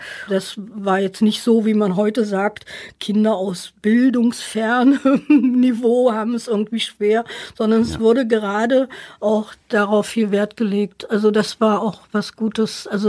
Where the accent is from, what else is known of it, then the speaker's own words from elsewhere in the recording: Magdeburg, Saxony-Anhalt, Germany; ich bin in Magdeburg-Sudenburg aufgewachsen, in einem alten Haus mit Hinterhof und also wirklich slummäßig